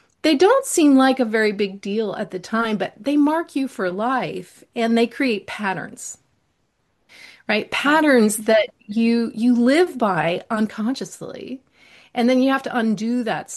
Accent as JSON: {"language": "English", "town": "Washington", "region": "District of Columbia", "country": "United States", "tie": "born or raised there", "said": "and so we were sent to school, to French school in Washington, D.C., where I grew up for the first until I was about 13."}